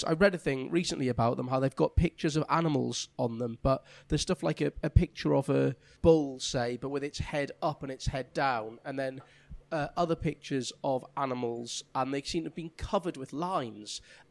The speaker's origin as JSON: {"language": "English", "region": "England", "country": "United Kingdom", "said": "Speaking as an Englishman, it's good to know that you have done some work destroying your own heritage rather than us."}